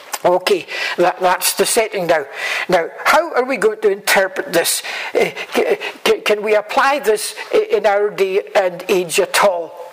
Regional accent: Saltcoats, Scotland, United Kingdom; I actually remember as a boy going out to the fields around Saltcotts, where I was brought up in Ayrshire

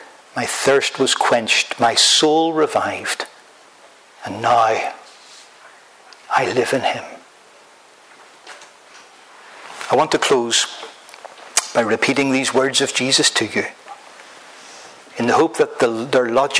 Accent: Bangor, Northern Ireland, United Kingdom; When I was growing up in Bangor, County Down, Northern Ireland

